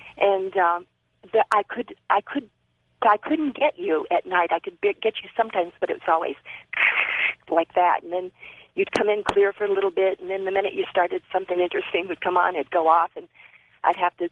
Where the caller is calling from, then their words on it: Arizona, United States; also born or lived in Manhattan / Santa Monica; I'm calling from Arizona.